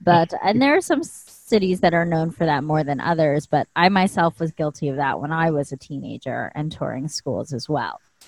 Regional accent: East Coast, United States; And I'm from the East Coast, but we were up in Boston

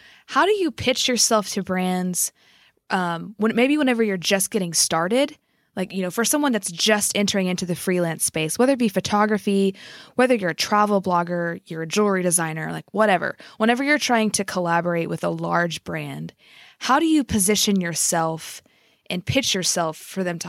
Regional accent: Illinois, United States; I'm actually from Southern Illinois originally.

